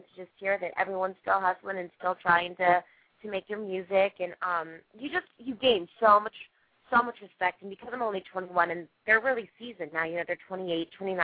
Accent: Las Vegas, Nevada, United States; Well, I'm from Vegas originally, and so I grew up, you know, not on the Strip, so I didn't understand the Vegas experience.

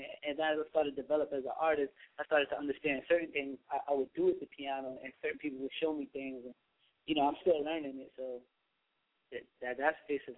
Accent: Queens, New York, United States; I'm from Queens.

